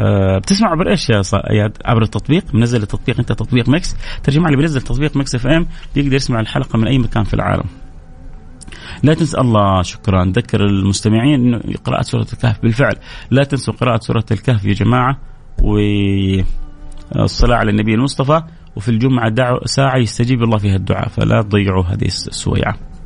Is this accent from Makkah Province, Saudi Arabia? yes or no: yes; Taif, Makkah Province, Saudi Arabia; أمطرت عندنا في الطائف